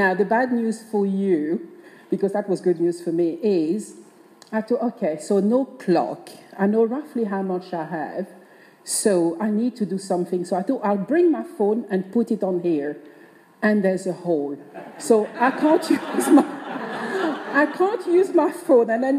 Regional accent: DR Congo; now in England; I was brought up and born in the Congo.

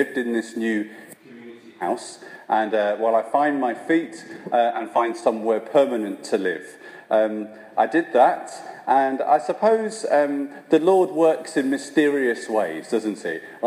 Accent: London, United Kingdom; I grew up in West London. I'm an only child. My parents still live in Hayes in West London, and I'm now a priest of the Northampton Diocese

